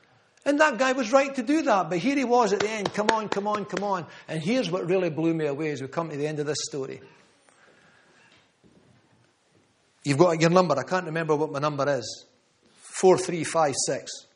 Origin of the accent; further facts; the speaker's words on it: Scotland, United Kingdom; Only Jesus knows I'm from Scotland.